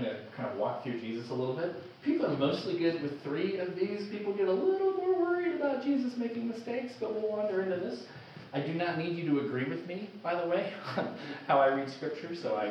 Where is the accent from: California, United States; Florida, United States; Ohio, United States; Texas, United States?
Texas, United States; I grew up in Texas